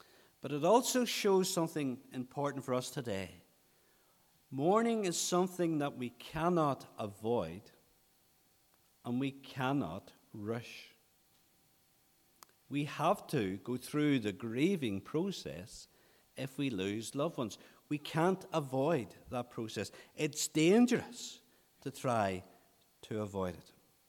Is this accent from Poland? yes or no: no; United Kingdom; Most of us would count ourselves as British and we believe in the stiff upper lip.